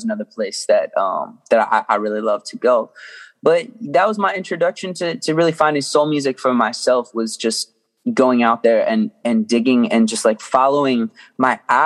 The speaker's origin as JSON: {"language": "English", "town": "Owings Mills", "region": "Maryland", "country": "United States", "tie": "born or raised there", "said": "I grew up in Owings Mills."}